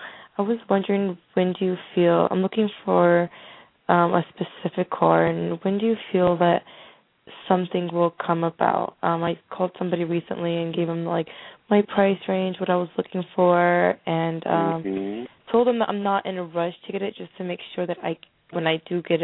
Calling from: California, United States; Hi, this is … I'm calling from California.

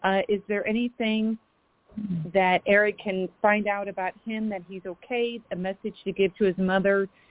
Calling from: Waterloo, Illinois, United States; I'm from Waterloo, Illinois.

